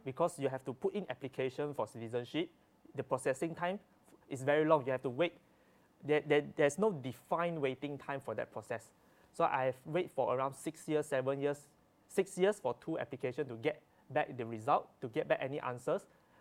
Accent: Singapore; I'm Singaporean. that saves me a lot of time and effort.

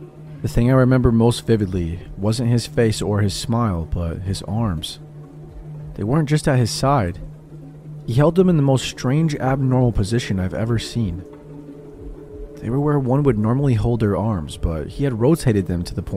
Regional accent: England, United Kingdom; I'm from England

